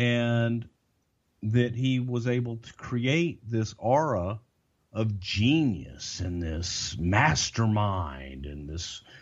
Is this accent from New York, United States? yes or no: no; Texas, United States; Now, I'm a Southerner. I'm from Texas.